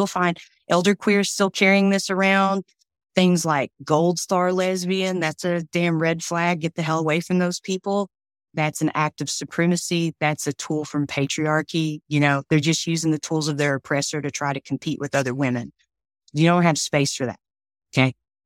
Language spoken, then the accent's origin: English; Tennessee, United States; Like, I'm from East Tennessee.